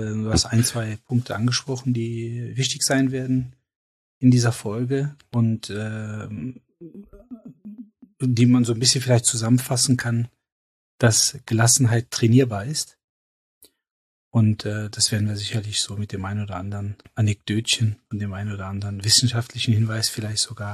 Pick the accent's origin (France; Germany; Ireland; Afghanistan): Germany; Cologne, North Rhine-Westphalia; du weißt ja, ich komme aus Köln.